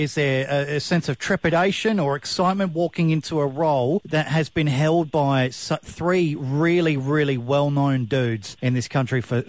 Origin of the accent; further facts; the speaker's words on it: Adelaide, South Australia, Australia; Now, I'm an Adelaide boy.